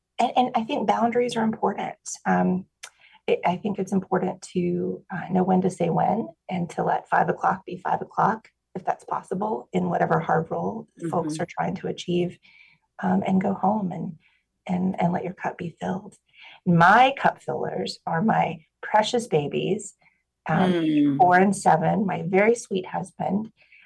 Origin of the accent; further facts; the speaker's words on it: West Virginia, United States; I am from West Virginia, and I grew up in a very wonderful, loving family.